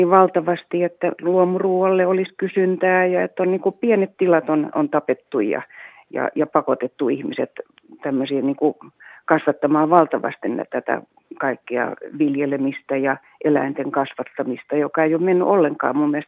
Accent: Helsinki, Uusimaa, Finland; kyllä mä oon ihan paljasjalkainen stadilainen, mutta viettänyt kesät maalla äidin kotona, että tiedän kyllä millaista maanviljelijän ja millaista elämä maaseudulla on.

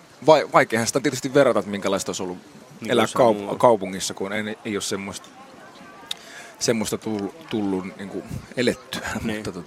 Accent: Elämäjärvi, Central Ostrobothnia, Finland; Pihti, Elämäjärven ala-aste. Mä oon Elämäjärven kotoisin.

